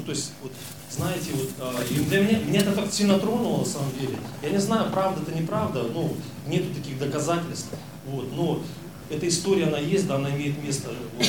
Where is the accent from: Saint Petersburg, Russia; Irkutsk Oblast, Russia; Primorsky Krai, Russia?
Primorsky Krai, Russia; Starovarvarovka; Я часто бывает так, что я вот еду к себе туда на родину, в деревню. Я сам родом из Анучинского района, село Староварваровка.